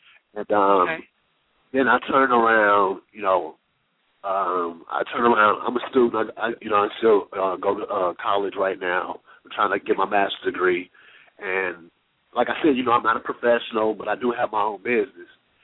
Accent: Chicago, Illinois, United States; now in Memphis, United States; Yes, I'm down in Memphis. I'm down in Memphis. I'm originally from Chicago, Illinois.

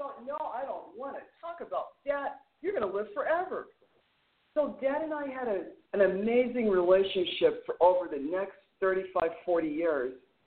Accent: Denver, Colorado, United States; moved away as an adult; now in Los Angeles, United States; I'm 18 years old. I moved from Denver, Colorado to Los Angeles

